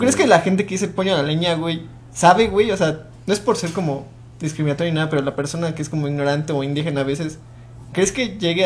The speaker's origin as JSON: {"language": "Spanish", "country": "Mexico", "said": "¿Por qué soy mexicano?"}